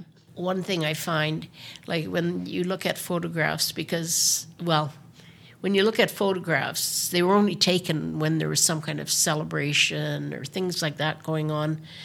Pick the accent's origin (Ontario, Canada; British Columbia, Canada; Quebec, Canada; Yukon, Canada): Yukon, Canada; Whitehorse; Well, I was born and raised here in Whitehorse.